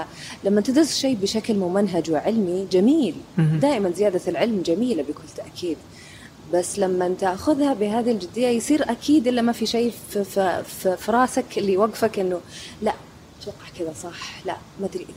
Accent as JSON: {"language": "Arabic", "country": "Saudi Arabia", "said": "لأنه هو أكثر منطقة مهمة في في في الفن التشكيلي عندنا في السعودية"}